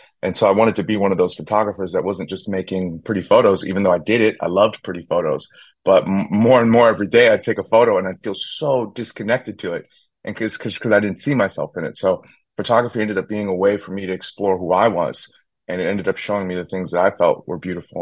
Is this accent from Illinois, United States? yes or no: no; New York, United States; just because it feels like home, what I remember growing up in New York to be, which was Bruce Davis's Subway.